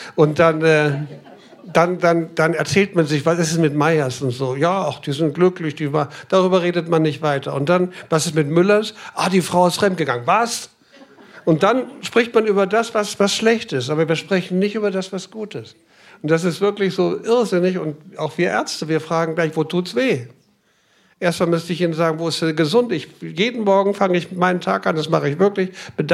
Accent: Scheidegg, Bavaria, Germany; Früher hat man sich einfach nur miteinander verglichen im Dorf. Bei uns in Scheidegg, da wo die Klinik war, waren 800 Einwohner.

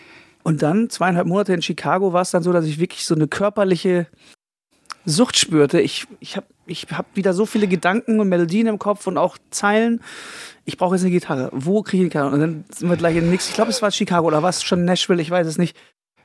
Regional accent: Kapellen, North Rhine-Westphalia, Germany; Dann bin ich am Niederrhein aufgewachsen, einem kleinen gallischen Dorf, irgendwo in der Pampa.

